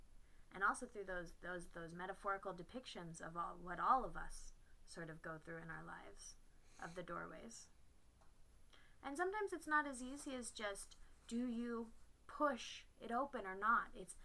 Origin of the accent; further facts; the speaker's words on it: Syracuse, New York, United States; No, I'm not. I did my undergraduate. I grew up in Syracuse, New York.